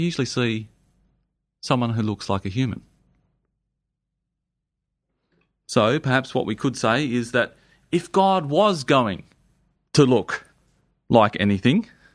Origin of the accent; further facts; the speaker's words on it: Indonesia; I grew up in Indonesia and they did the same with photos.